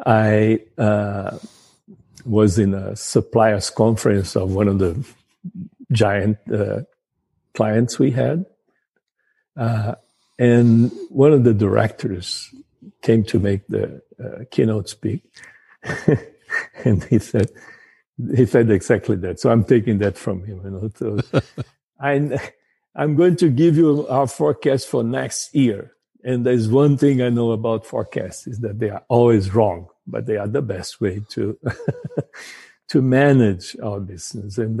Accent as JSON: {"language": "English", "country": "Brazil", "said": "I'm originally from Brazil"}